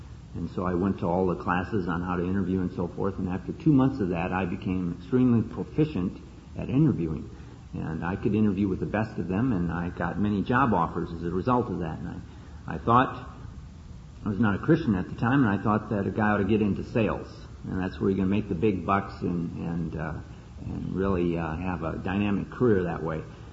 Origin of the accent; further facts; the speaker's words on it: Wisconsin, United States; I grew up in Wisconsin and got out of high school in 1964.